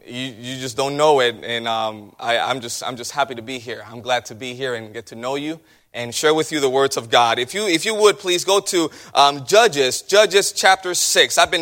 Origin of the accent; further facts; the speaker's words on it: Puerto Rico; I'm from Puerto Rico.